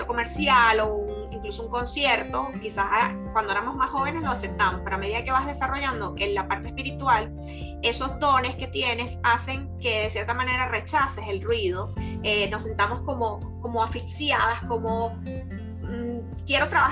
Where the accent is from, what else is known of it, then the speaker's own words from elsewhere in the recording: Venezuela; moved away; uno cree que nada más los que emigramos somos los venezolanos